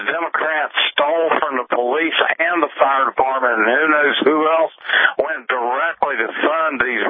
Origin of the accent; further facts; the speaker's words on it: West Virginia, United States; Yeah, I'm from West Virginia. Love your show.